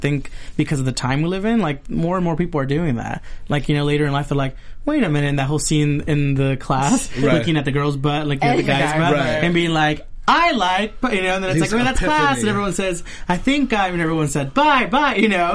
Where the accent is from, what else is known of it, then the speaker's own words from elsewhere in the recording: West Covina, California, United States; I grew up in West Covina. I went to school there.